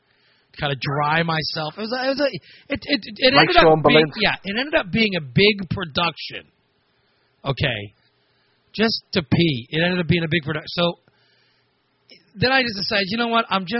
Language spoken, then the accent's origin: English; Gillespie, Illinois, United States; When I was young, I remember being on dates. And the dates, growing up in Gillespie, Illinois, the dates would consist of, you basically pick up the girl that you're with.